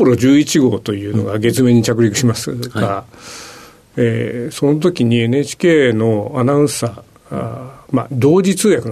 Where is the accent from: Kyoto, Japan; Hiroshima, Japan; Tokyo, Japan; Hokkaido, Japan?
Kyoto, Japan; born there; 京都市上京区の生まれです。